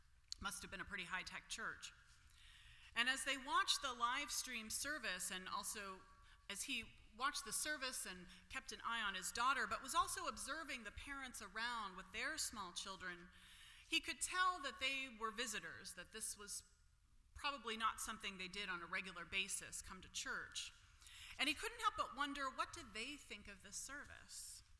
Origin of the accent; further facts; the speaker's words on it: Pittsburgh, Pennsylvania, United States; In fact, in my hometown of Pittsburgh, several folks started a church in a tattoo parlor